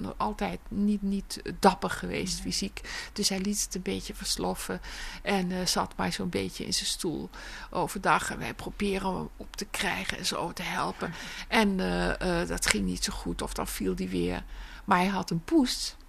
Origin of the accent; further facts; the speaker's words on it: Belgium; dat omdat ik uit België kom oorspronkelijk